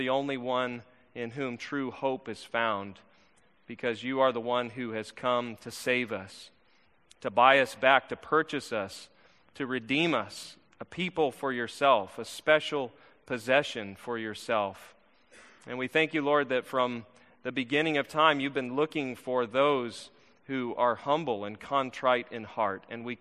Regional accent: Arizona, United States; I'm from Arizona. I know what that looks like, sort of slowly blowing in the wind.

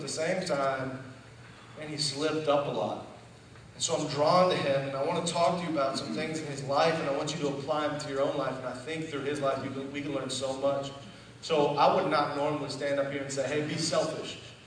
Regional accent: Indiana, United States; Hey, fellow Hoosier, because we're both from Indiana, come over here.

